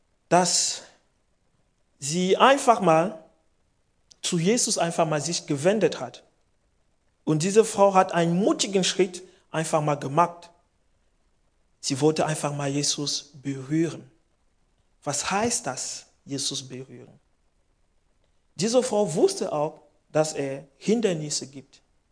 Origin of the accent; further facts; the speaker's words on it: Cameroon; ich war in Kamerun, also mein Heimatland, blockiert.